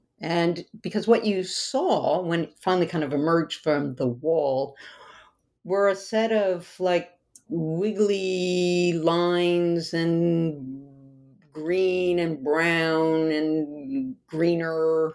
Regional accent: the South, United States; So I talk about how, you know, where I grew up in the South, folks had … Confederate flags or Jesus hanging on their wall.

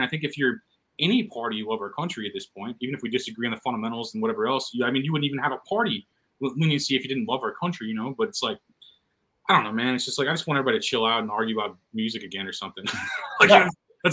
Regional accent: Missouri, United States; You know, I'm from Missouri, which is heavily conservative and stuff.

